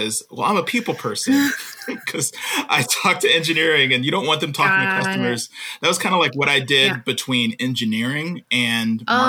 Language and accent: English; Houston, Texas, United States; So, I grew up in Houston and went to University of Texas and majored in electrical computer engineering.